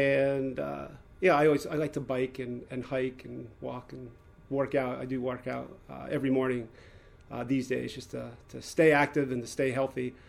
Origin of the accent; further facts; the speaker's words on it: New Haven, Connecticut, United States; As you said, I grew up in Connecticut. I was diagnosed when I was 2 years old at Yale New Haven Hospital. I grew up outside of New Haven.